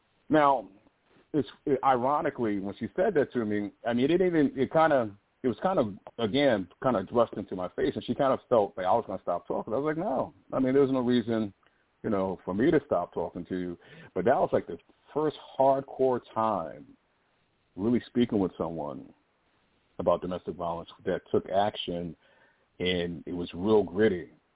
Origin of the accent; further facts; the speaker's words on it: Connecticut, United States; I was in Connecticut. I grew up in Connecticut